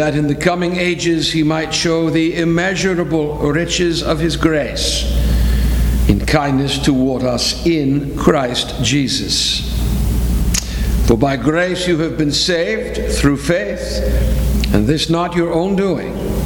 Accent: New England, United States; I come from New England

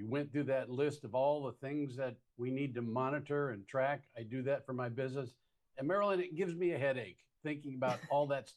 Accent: Midwest, United States; I grew up in the Midwest. I kind of talk about real things, real people, real events, not these lofty things.

